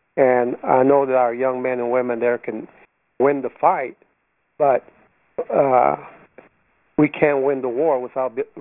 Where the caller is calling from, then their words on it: El Centro, California, United States; I'm calling from El Central.